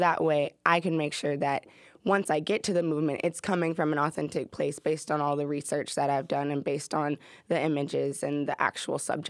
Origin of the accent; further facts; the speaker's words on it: Atlanta, Georgia, United States; I'm also from Atlanta, so my city inspires me a lot.